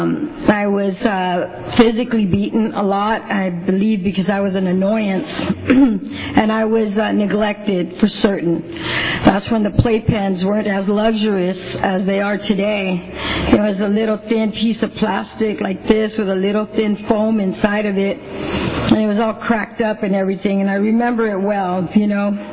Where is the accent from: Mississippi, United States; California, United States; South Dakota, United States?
California, United States; Long Beach; also born or lived in San Antonio, United States; I was born in San Antonio, Texas, and my parents moved on out to Long Beach.